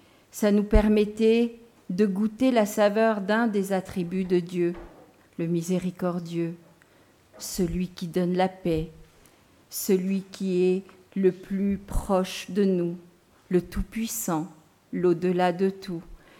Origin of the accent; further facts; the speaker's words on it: Antsiranana, Diana, Madagascar; born there; Je suis née à Madagascar, à Diego Suarez, dans une famille de 8 enfants, la petite dernière. Une famille de... Mon père était Moula chiite.